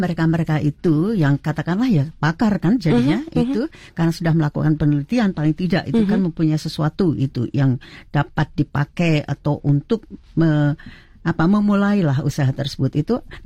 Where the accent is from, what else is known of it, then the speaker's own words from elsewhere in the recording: Java, Indonesia; karena saya orang Jawa